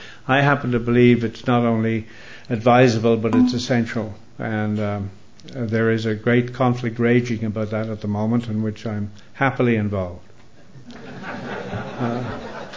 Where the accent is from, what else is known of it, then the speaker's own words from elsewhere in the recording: Ireland; But as I said yesterday, my diagnosis was being Irish. And that's how I was expected to behave